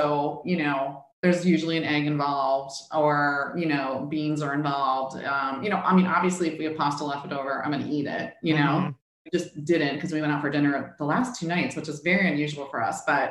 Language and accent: English; New York City, New York, United States; born there; Yeah, I was born in the West Village.